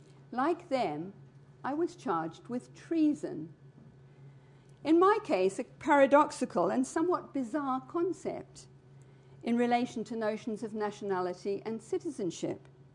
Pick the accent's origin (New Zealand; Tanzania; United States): New Zealand; born there; How did all this affect me? After all, I was born in New Zealand.